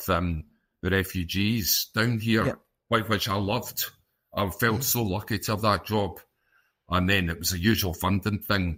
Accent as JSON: {"language": "English", "town": "Glasgow", "region": "Scotland", "country": "United Kingdom", "tie": "born or raised there", "said": "I've been born and raised in Glasgow, but I'm from the south side"}